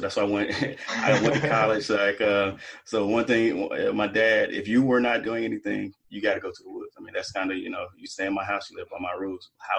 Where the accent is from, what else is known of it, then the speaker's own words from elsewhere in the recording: Mississippi, United States; As a child, you know, growing up in Mississippi